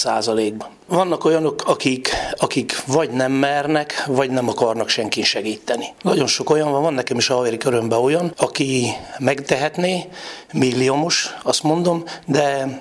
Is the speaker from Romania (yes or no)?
yes; Transylvania, Romania; Én sem Magyarországon születtem, és Erdélyből vagyok